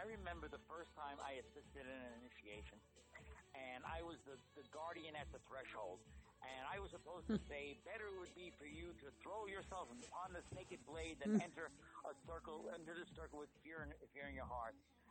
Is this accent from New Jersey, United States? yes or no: yes; Jersey City, New Jersey, United States; I was initiated back in my hometown of Jersey City.